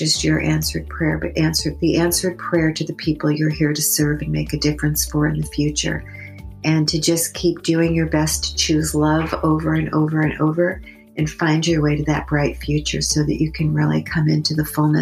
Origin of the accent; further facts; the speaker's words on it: Long Island, New York, United States; I grew up on Long Island in New York. I'm a New Yorker. And I still, even though I live in California for over 30 years now, I still think of New York as my home.